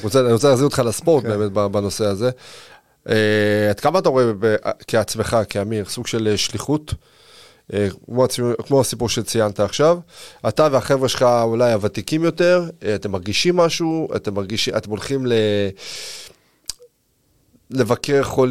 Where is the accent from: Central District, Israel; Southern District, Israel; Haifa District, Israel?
Southern District, Israel; Yeruham; אני נחשפתי לך כאוהד, אני גדלתי בירוחם.